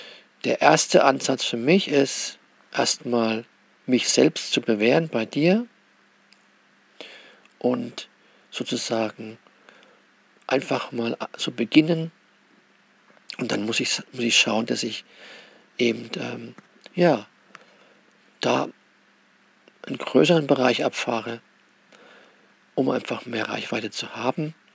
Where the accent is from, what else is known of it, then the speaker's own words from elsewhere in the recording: Würzburg, Bavaria, Germany; ich bin ehemaliger Würzburger. Ich komme also aus Würzburg, kenne ich mich sehr gut aus.